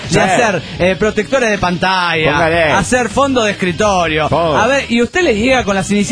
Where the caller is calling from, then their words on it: Cochabamba, Bolivia; Hola, soy … de Cochabamba, Bolivia.